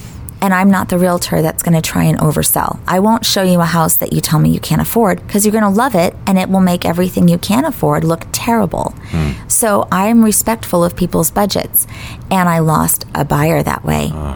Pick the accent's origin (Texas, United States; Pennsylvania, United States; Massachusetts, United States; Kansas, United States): Massachusetts, United States; Beverly; now in Cape Coral, United States; So a lot of times coming from up north where I'm from, I did the research once. You can fit my hometown of Beverly all the way with every town in between to Boston